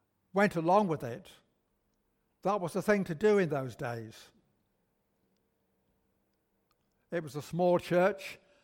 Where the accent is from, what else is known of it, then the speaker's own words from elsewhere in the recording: Manchester, North West England, United Kingdom; I was brought up in South Manchester, and I was taken to a Sunday school in a small Methodist church.